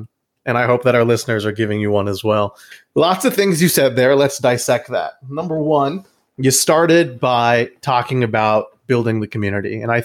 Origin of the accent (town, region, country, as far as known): United States